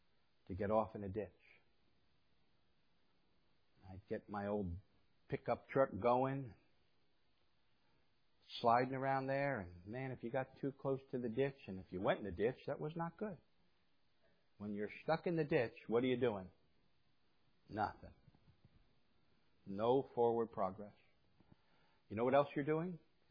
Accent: New Jersey, United States; I grew up in New Jersey, but I grew up in a rural part of New Jersey, and we had dirt roads.

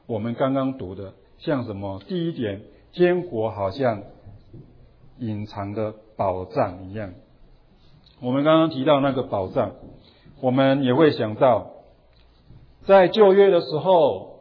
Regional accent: China; 我们中国人大概不会，对不对？

